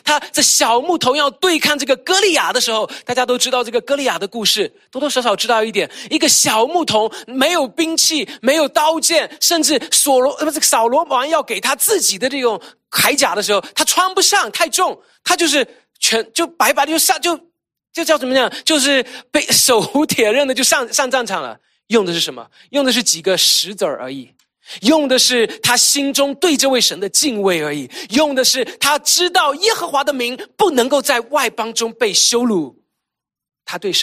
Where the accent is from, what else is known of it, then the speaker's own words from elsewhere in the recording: China; moved away as an adult; now in United States; 我们都没有在美国长大，来到美国都是我们人生的第二段的开始的时候